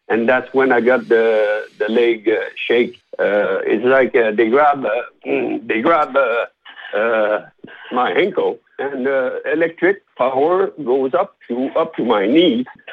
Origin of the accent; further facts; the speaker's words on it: Quebec, Canada; English is a second language; now in Vancouver, Canada; because I live in Vancouver now and this happened in Quebec. So when I went back in Quebec to my hometown